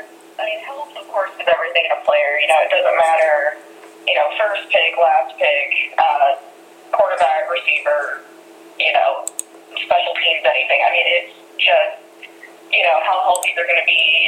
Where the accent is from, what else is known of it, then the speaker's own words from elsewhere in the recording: Texas, United States; I am from Texas, and so we love our football here. It's, you know, what gets us excited, you know, from cradle to grave. So, been watching it all my life.